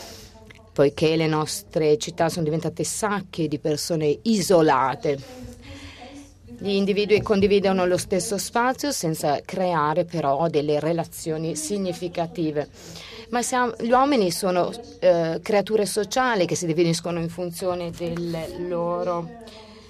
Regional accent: Portugal; Italian is a second language; vengo da Portogallo, passo all'inglese perché non so parlare italiano.

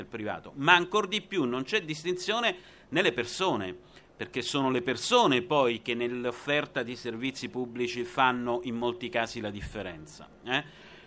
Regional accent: Calabria, Italy; Io sono profondamente sudista perché sono calabrese

